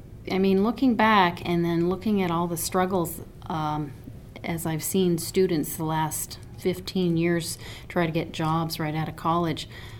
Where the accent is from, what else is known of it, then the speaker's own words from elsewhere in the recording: Deming, Washington, United States; I grew up in the northwest corner of Washington State in a logging community. The town is called Deming, Washington, and we're probably only known for our log show.